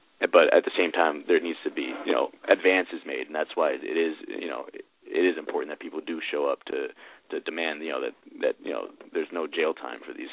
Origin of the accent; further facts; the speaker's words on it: Bronx, New York, United States; You know, I grew up in the Bronx.